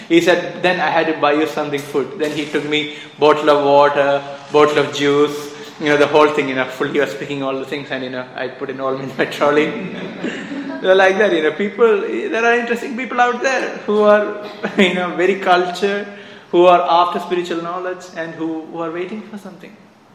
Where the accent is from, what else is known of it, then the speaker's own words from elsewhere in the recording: India; I said, I'm a monk from India.